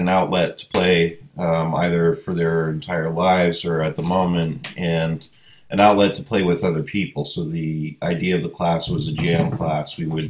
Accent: Maine, United States; moved away as an adult; I'm from Northern Maine, so before I moved to Western Massachusetts, which was 2007, I want to say, I played in a lot of blues bands as either a guitar player or a drummer.

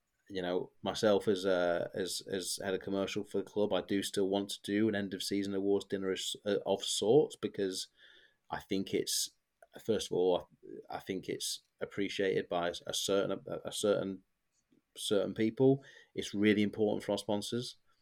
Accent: Blackpool, North West England, United Kingdom; Oh, you won't know this, but I'm from Blackpool.

